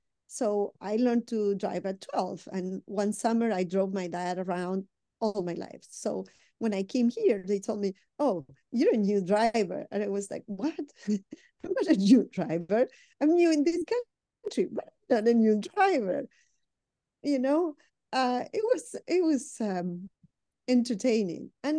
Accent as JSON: {"language": "English", "region": "Buenos Aires", "country": "Argentina", "moved": "yes", "lives_now": "Miami, United States", "said": "I come from Buenos Aires. Buenos Aires is a very cultural city"}